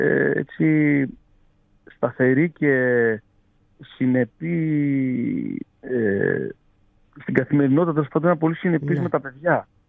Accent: Tashkent, Uzbekistan; όταν ήμουν μικρός στην Τασκένδη που μεγάλωσα και γεννήθηκα

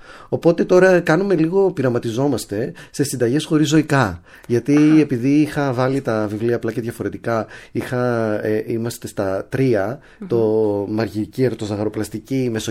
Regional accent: Vyroneia, Central Macedonia, Greece; εγώ μεγάλωσα στη Βηρώνια Σερών που έπινα γάλα από μία γελάδα.

